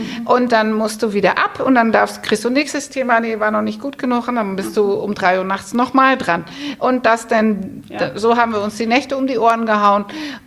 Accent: Netherlands; German is a second language; now in Germany

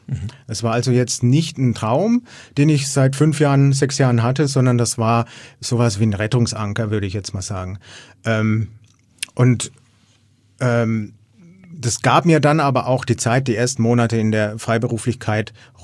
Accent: Erlangen, Bavaria, Germany; wie gesagt, ich komme aus Erlangen, bin demnächst 45 Jahre alt

